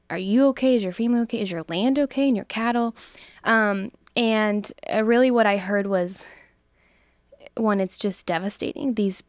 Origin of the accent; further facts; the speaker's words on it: Texas, United States; where I was born and raised in the Panhandle, we have to defend those values.